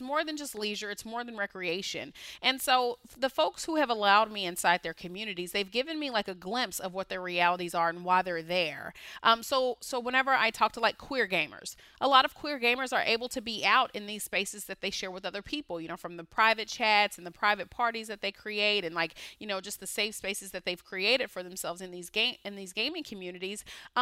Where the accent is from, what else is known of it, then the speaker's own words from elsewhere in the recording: Kentucky, United States; I grew up in rural Kentucky. You know, a lot of people, you know, don't, whenever they hear like I'm from Kentucky, they're like, oh, you're from Louisville or Lexington. Like, not even in the city. Like, I'm from country Kentucky, rural Kentucky.